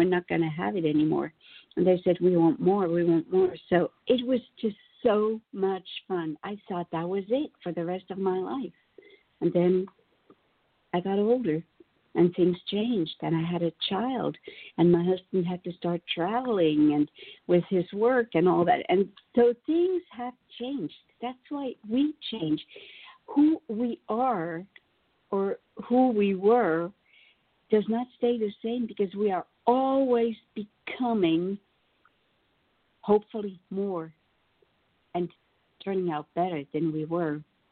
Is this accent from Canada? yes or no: no; Switzerland; now in United States; where I was born and raised in Switzerland, it was one way. And now I've been in the USA for 41 years, married for a little bit over 40.